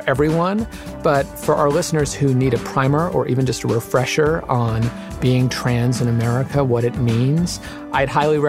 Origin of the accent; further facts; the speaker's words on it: Los Angeles, California, United States; And here in Los Angeles, I'm very happy to have you in my hometown.